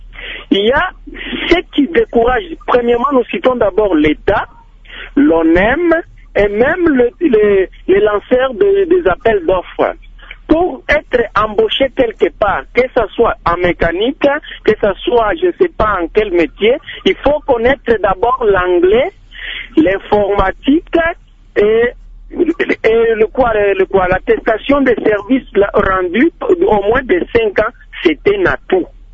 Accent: Fungurume, Lualaba, DR Congo; les études ici chez nous au Congo, s'organisent à la forme de la Belgique.

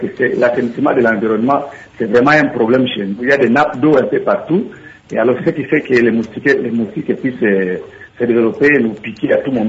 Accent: DR Congo; Chez nous, en RDC

